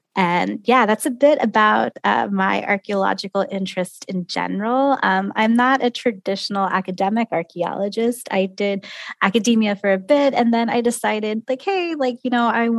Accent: United States; I'm an archaeologist. I'm American born and raised, U.S. in particular.

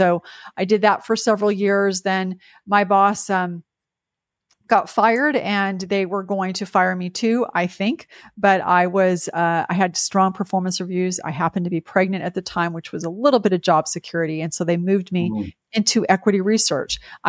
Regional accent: San Jose, California, United States; also born or lived in Madrid, Spain; And grew up in San Jose, California. I went to a high school called Leland High School. Lived there until I went to college.

